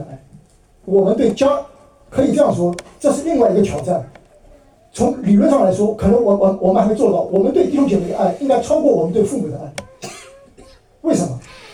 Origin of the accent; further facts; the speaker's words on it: China; 我们中国人也是，我们中国人特别注重家庭关系